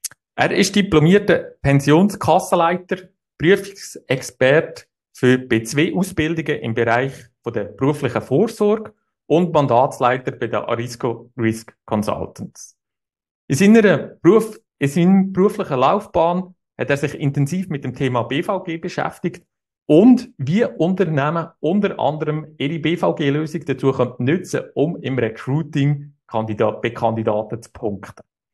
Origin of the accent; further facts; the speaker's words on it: Switzerland; Ja, bei uns in der Schweiz ist ja die zweite Säule